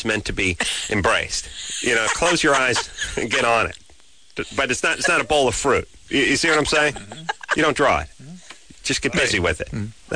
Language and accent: English; California, United States; I grew up in the Valley. Everybody I know lived in some, you know, one-bedroom dump in Van Nuys.